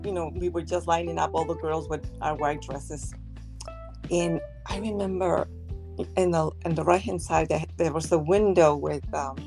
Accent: Tijuana, Baja California, Mexico; English is a second language; I'm from Mexico, Tijuana, Mexico.

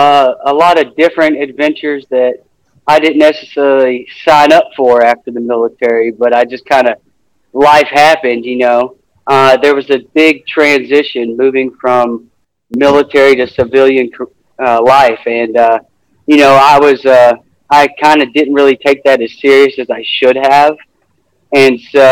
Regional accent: Wills Point, Texas, United States; So I grew up in the small town of Wills Point, Texas. It's like kind of south of Dallas in the country.

